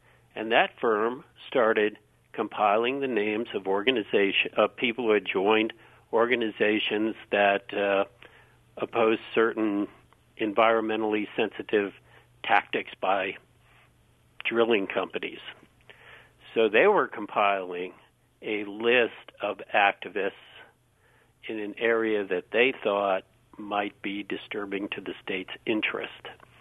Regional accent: Takoma Park, Maryland, United States; In the state of Maryland, in my hometown area, state police investigators began infiltrating anti-war groups in Tacoma Park, Maryland.

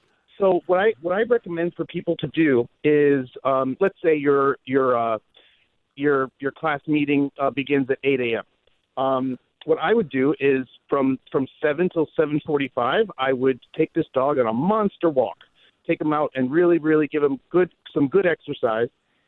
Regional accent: Manhattan, New York, United States; Manhattan is my hometown, and I had little tricks that I would use when I couldn't have a dog off leash somewhere.

